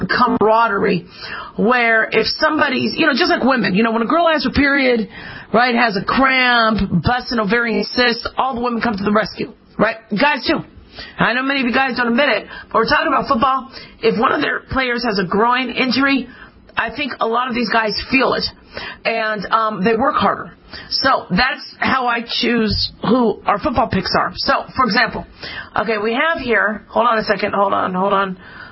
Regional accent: Phoenix, Arizona, United States; I'm from Phoenix, Arizona. I don't care whose groin is hurt.

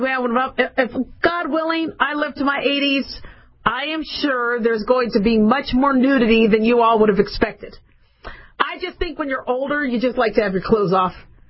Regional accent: California, United States; also born or lived in Nevada / Phoenix, Arizona; I live in Nevada, and I grew up in California, Nevada, Phoenix, moved a lot, went to 12 different schools, so I'm pretty well familiar with the area

